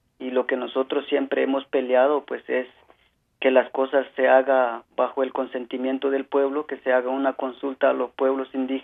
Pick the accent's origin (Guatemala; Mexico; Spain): Guatemala; moved away; eso fue uno de los motivos del por qué me tuve que salir de Guatemala